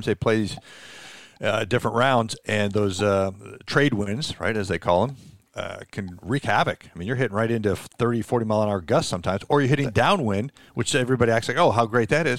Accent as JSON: {"language": "English", "town": "Chicago", "region": "Illinois", "country": "United States", "tie": "born or raised there", "said": "I remember this as a kid growing up in Chicago"}